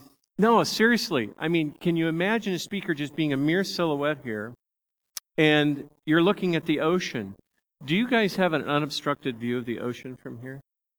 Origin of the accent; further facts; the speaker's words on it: Bakersfield, California, United States; I grew up with him in Bakersfield, California.